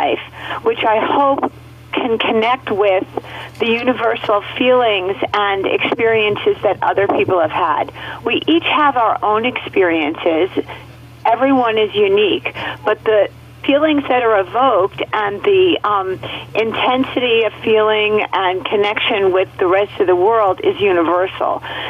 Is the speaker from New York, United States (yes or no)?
yes; New York City, New York, United States; I grew up in New York City. We didn't have flowers every season. I never saw a tomato on a vine.